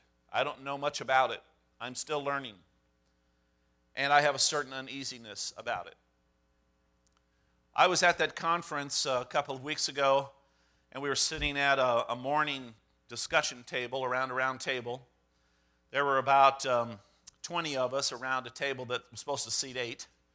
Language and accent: English; St. Louis, Missouri, United States; Only reason I knew about it was because I grew up in the St. Louis area and I had friends who lived in Ferguson